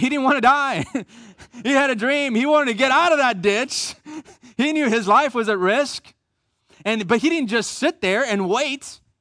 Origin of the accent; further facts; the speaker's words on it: United States; You got to be kidding me. I'm an American.